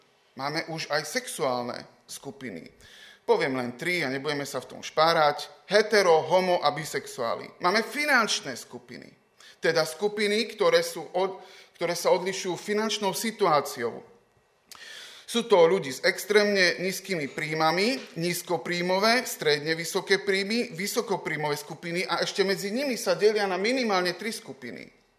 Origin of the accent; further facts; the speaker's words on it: Košice, Košice Region, Slovakia; veď my sme Košičania, u nás my nemáme stred rôznych kultúr.